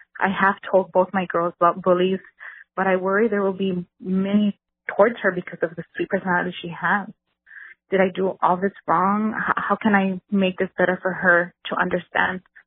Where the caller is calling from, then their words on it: Texas, United States; Hi, guys. … from Texas.